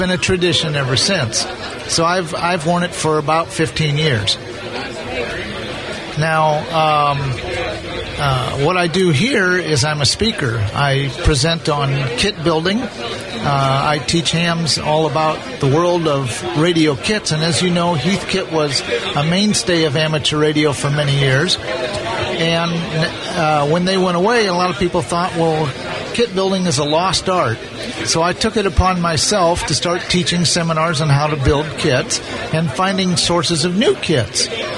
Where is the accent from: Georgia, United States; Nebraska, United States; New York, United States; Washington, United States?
Nebraska, United States; Lincoln; from Lincoln, Nebraska